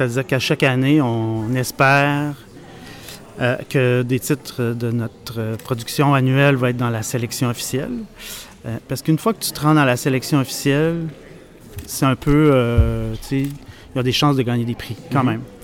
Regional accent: Quebec, Canada; ça donne aussi une visibilité médiatique chez nous au Québec

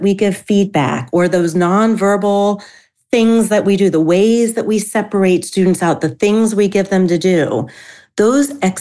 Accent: Florida, United States; moved away as an adult; So it's February in New England. I grew up in Florida. I've been living up here for 15, 16 years now, but oh my gosh, winters are hard for me.

